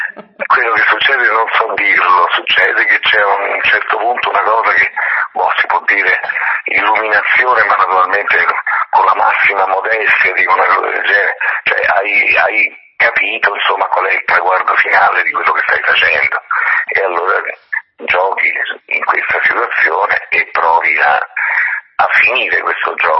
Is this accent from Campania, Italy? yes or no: no; Rome, Lazio, Italy; la buona vecchia cucina romana, insomma, essendo romano